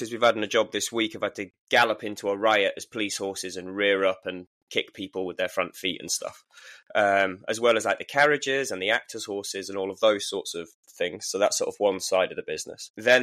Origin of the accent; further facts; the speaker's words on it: Yorkshire and the Humber, United Kingdom; And we're from Yorkshire, and money's money.